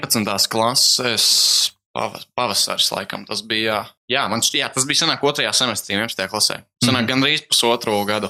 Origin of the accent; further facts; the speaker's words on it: Ozolnieki, Jelgava, Latvia; also born or lived in Riga; es esmu no Ozolniekiem orģināli tā, tīri, kur man draugi visi un kur visi video visi vienmēr tapis. Jā, es Ozolniekos nomācījos līdz 3. klasei. Tad Jelgavā gadu, un tad no 5. Līdz sanāk 9. ieskaitot Rīgā centrā es mācījos.